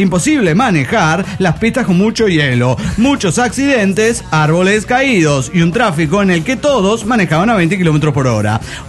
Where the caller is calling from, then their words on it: Dallas, Texas, United States; de Dallas, Texas.